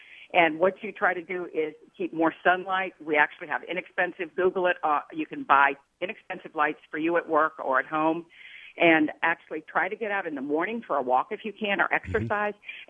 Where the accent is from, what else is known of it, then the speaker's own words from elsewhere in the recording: Southern United States, United States; And believe me, I'm from the South, so I know about this. When I published my first book, my agent was afraid that being from the South would be detrimental, believe it or not.